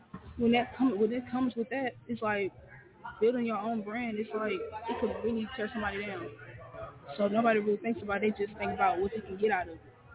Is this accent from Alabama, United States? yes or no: yes; Mobile, Alabama, United States; I'm currently from Mobile, but I live in Goodall right now.